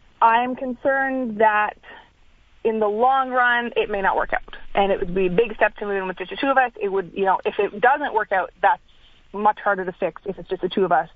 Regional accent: Alberta, Canada; We're both from Alberta, so it's going to work out perfectly.

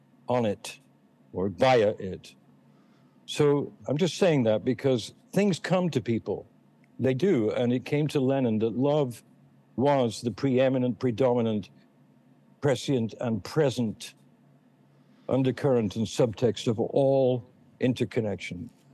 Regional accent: England, United Kingdom; because I'm English.

